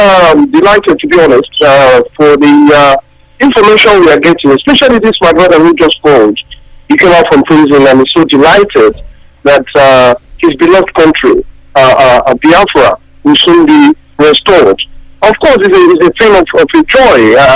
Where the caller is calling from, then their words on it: Greece; Yeah, I'm calling from Greece.